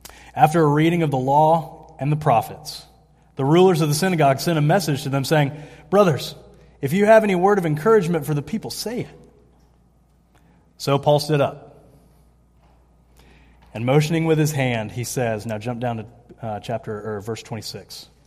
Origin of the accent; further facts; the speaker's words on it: Roswell, Georgia, United States; now in Lakeland, United States; I came down from Atlanta, where my wife and I grew up in the same city, just northeast of Atlanta, little, not so little town called Roswell.